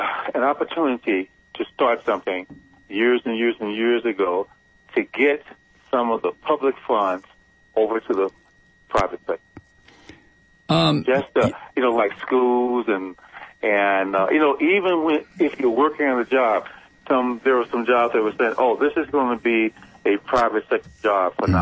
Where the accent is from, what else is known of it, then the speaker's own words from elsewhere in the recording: St. Louis, Missouri, United States; You know, I'm originally from St. Louis.